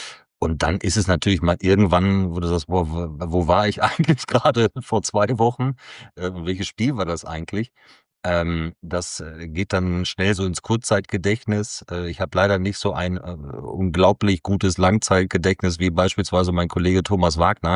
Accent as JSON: {"language": "German", "town": "Schloß Holte", "region": "North Rhine-Westphalia", "country": "Germany", "tie": "born or raised there", "said": "bei der Tageszeitung Westfalenblatt in meiner Heimat Schloß Holte."}